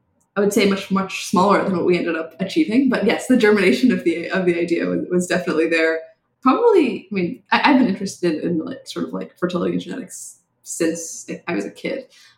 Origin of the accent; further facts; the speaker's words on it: Virginia, United States; Northern Virginia. So like 30 minutes south of DC.